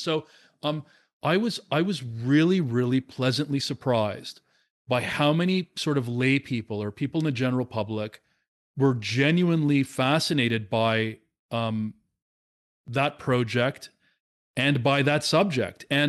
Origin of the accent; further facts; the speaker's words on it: Toronto, Ontario, Canada; So, or maybe because I was from Toronto or something, I don't know.